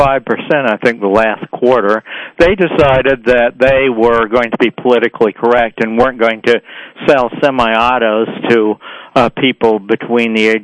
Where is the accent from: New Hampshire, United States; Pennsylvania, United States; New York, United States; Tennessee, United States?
New Hampshire, United States; Parts of the U.S., like my home state of New Hampshire